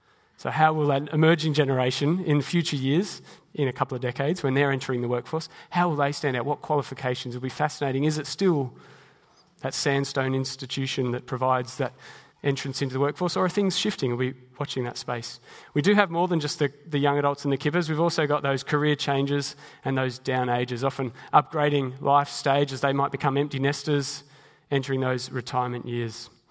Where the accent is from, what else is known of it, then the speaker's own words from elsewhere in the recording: Sydney, New South Wales, Australia; I'm from Sydney